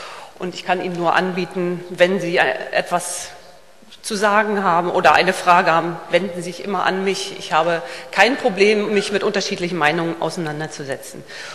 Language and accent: German; Mecklenburg-Vorpommern, Germany; Ich bin aufgewachsen in Mecklenburg und vieles war nicht einfach.